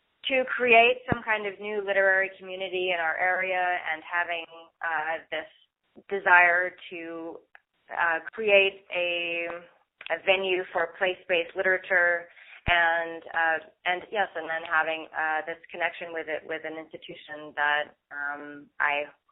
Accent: New England, United States; So I grew up in New England and was always going to gatherings in my small hometown in the town common.

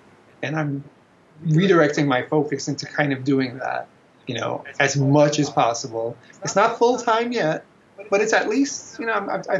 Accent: New York City, New York, United States; I'm actually that rare breed, born and bred in New York.

